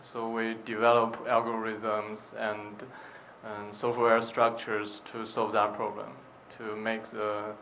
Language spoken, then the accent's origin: English; Shenzhen, Guangdong, China; from China, Shenzhen. I'm a robotics engineer.